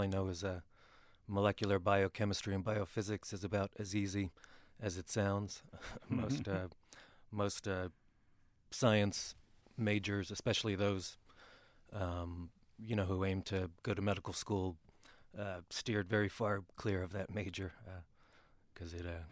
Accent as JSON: {"language": "English", "town": "Kennett Square", "region": "Pennsylvania", "country": "United States", "tie": "born or raised there", "said": "Yeah, I grew up in Kennett Square. I went to a private school in Wilmington, Delaware."}